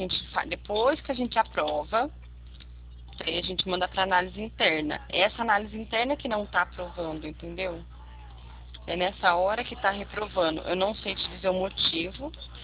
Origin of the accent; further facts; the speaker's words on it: Limeira, São Paulo, Brazil; Eu sou de Limeira.